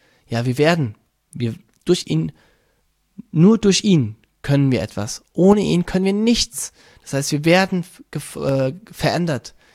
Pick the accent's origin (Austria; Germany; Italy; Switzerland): Germany; da sind wir Deutsche, oder wir Menschen sehr schnell drin